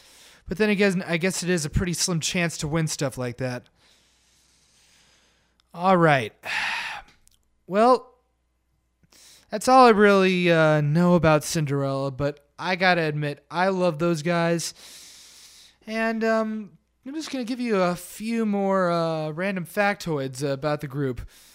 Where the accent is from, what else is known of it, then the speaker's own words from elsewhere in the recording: Sacramento, California, United States; They were playing at Raley Field. I'm from Sacramento